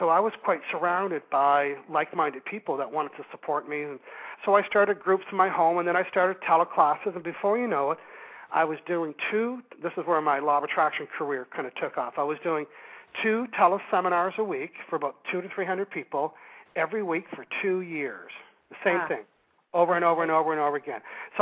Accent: Canada; accent: Canadian; that's my Canadian accent

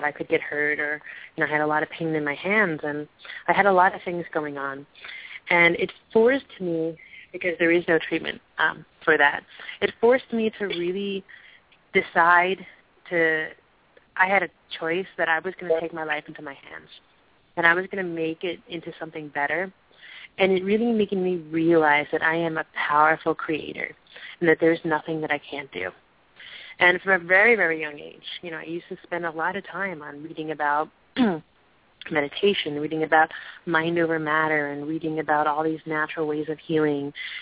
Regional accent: New Jersey, United States; born there; So, you know, I was born in New Jersey, and my parents are really, they're kind of mountain people

